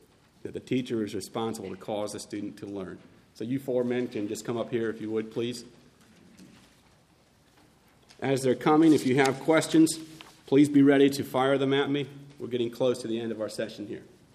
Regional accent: Midwest, United States; I'm from the Midwest.

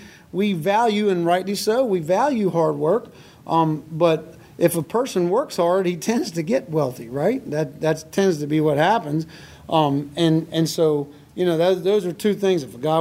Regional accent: Georgia, United States; When I was growing up in Georgia, there was a family that moved into our community

